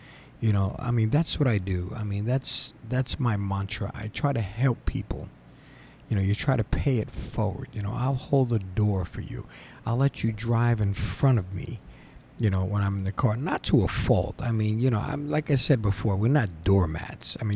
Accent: Northeast, United States; I'm from the Northeast, and I'm very close here to New York City.

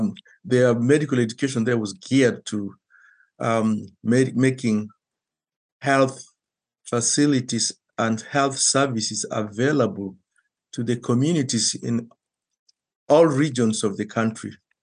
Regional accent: Uganda; also born or lived in South Africa; now in Canada; So, I was born in Uganda quite a few years ago, and I lived in Africa for a total of about 17, 18 years.

